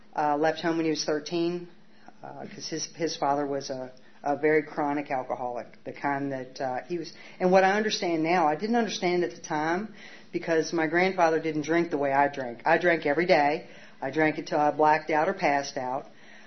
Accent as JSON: {"language": "English", "town": "Camp Lejeune", "region": "North Carolina", "country": "United States", "tie": "born there", "said": "they had my older brother. He's 3 years older than me. And then he was born in Memphis, Tennessee. I was born in Camp Lejeune. So for the next 10 years, we moved every 18 months."}